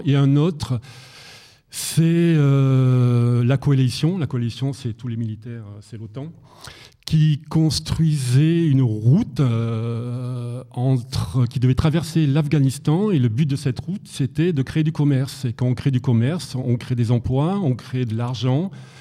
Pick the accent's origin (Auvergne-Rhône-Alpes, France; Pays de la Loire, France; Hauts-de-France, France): Auvergne-Rhône-Alpes, France; J'habitais à Montagne, moi je suis de Savoie, et je me voyais pas terminer moniteur de ski comme tous mes camarades.